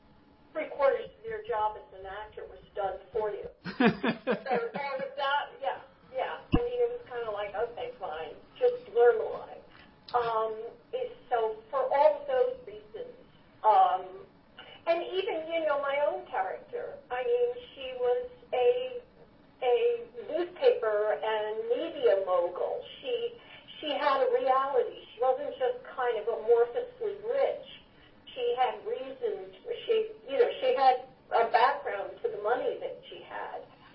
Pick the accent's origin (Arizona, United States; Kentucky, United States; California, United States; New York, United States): New York, United States; and as a New Yorker, a reality that I absolutely loved.